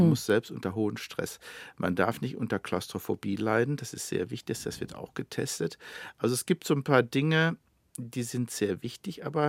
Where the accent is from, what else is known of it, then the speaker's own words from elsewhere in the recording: Germany; Aber es waren Amerikaner und Russen. Ich war Deutscher. Mir war klar, dass wir es denn nie können.